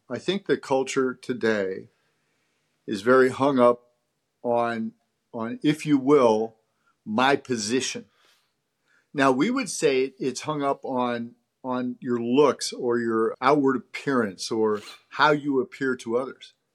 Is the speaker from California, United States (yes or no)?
yes; California, United States; I grew up in California on the coast.